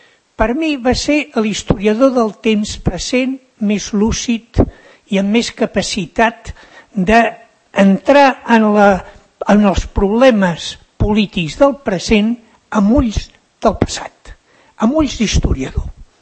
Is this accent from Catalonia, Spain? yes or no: yes; Sant Cugat del Vallès, Catalonia, Spain; Jo he estat 37 anys sant cugatenc